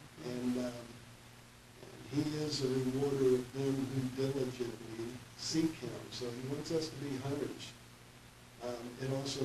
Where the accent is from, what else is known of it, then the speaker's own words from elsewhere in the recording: Lebanon; Because we're that cedar from Lebanon.